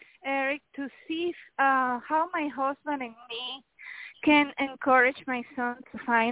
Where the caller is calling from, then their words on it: Miami, Florida, United States; I'm calling from Miami.